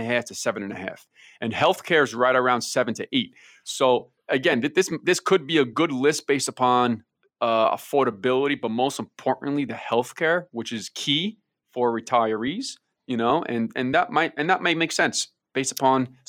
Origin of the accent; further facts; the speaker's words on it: New York, United States; But I'm having a very hard time being born and raised in New York myself.